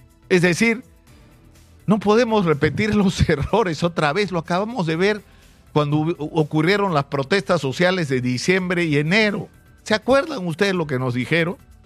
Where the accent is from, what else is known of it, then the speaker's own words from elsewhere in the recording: Peru; la necesidad de reencontrarnos como peruanos